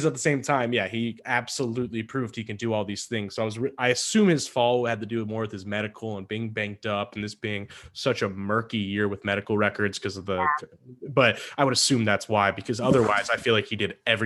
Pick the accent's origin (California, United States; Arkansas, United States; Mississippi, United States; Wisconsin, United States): Wisconsin, United States; accent: Wisconsin; by the way, I just dropped the Wisconsin accent on my Wisconsin accent.